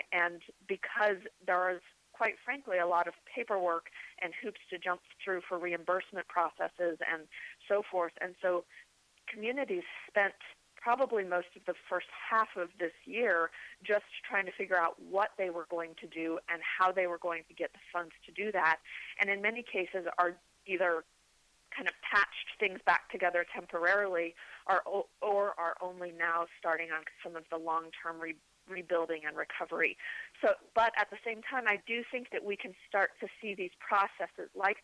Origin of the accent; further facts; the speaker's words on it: Longmont, Colorado, United States; I grew up in Longmont